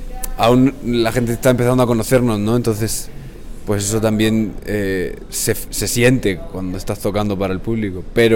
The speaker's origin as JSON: {"language": "Spanish", "town": "Cartagena", "region": "Region of Murcia", "country": "Spain", "said": "somos una banda de rock, venimos de Cartagena, España, y estamos muy felices de estar por fin en Bogotá"}